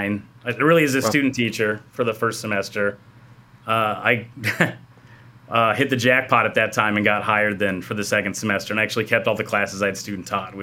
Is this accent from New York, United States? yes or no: no; Omaha, Nebraska, United States; I was born in Omaha.